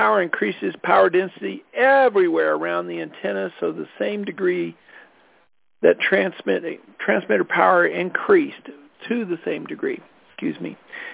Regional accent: Colorado, United States; from Colorado.

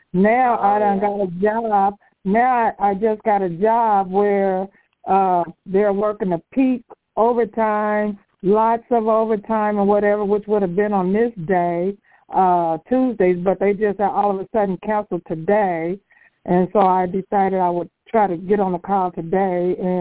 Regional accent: Kansas City, Missouri, United States; I'm from Kansas City, Missouri.

